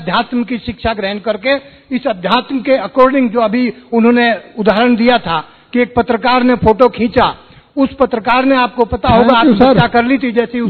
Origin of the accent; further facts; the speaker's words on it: Lucknow, Uttar Pradesh, India; मैं print media से हूँ और लखनऊ से हूँ उत्तर प्रदेश से।